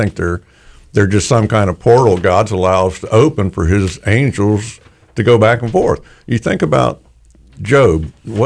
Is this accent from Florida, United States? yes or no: yes; Salerno, Florida, United States; I grew up in Salerno.